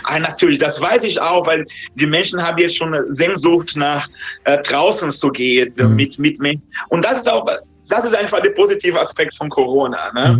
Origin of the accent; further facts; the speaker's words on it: Brazil; German is a second language; also in den Ländern, wo ich herkomme, in Brasilien.